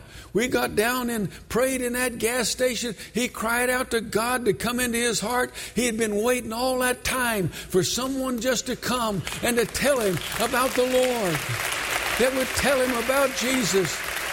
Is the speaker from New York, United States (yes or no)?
yes; Brooklyn, New York, United States; Well, I'm from Brooklyn. You don't speak to people in alleyways.